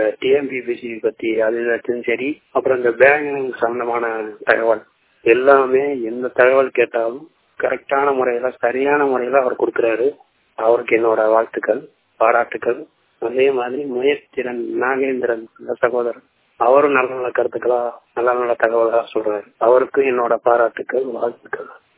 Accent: Tamil Nadu, India; நான் விருதுநகர் மாவட்டத்தைச் சேர்ந்தவன். நான் ஒரு கண் பார்வையற்றோர் மாற்றுத்திறனாளி.

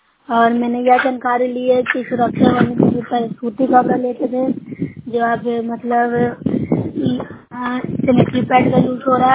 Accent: Bihar, India; मैं नूसरा ब्लॉक से हूँ, जिला नालंदा की निवासी हूँ।

